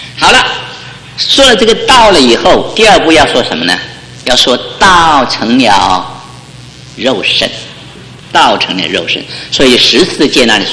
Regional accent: China; 但是那是我们中国人思想的道，究竟道是什么？

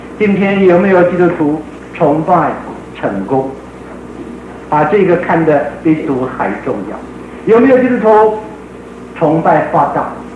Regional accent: China; 我们中国人自古到现在，福禄寿是一个人有福的标准，福禄寿。

